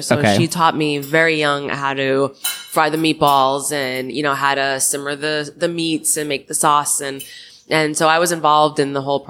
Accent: New York, United States; born there; I was born on Long Island.

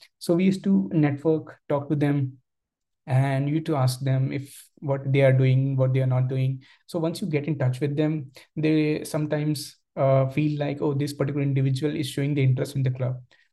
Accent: India; Because sometimes what we feel is, especially as an Indian, that we don't know how to start the conversation.

